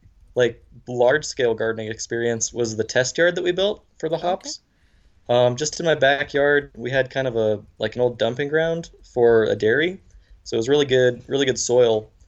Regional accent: Montana, United States; I grew up here in the Gallatin Valley, just south of Bozeman, Montana, on a small farm, kind of working for my dad.

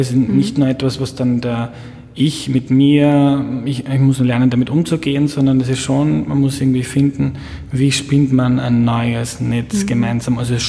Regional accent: Lower Austria, Austria; Ich bin in Niederösterreich aufgewachsen.

